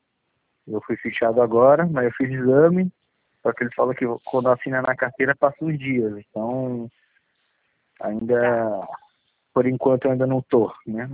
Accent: Cubatão, São Paulo, Brazil; born there; now in São Vicente, Brazil; Eu nasci em Cubatão, mas aí.

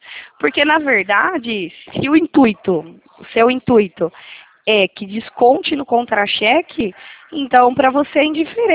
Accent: Itatiba, São Paulo, Brazil; eu sou de Itatiba, São Paulo

